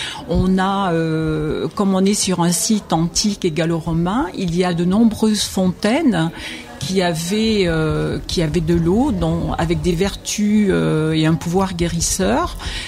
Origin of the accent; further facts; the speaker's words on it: Chassenon, Nouvelle-Aquitaine, France; moi, je suis née à Chassenon, donc je suis un pur produit local. Je n'ai pas encore 2000 ans, mais j'ai été bercée dans mon enfance par l'histoire gallo-romaine de Chassenon.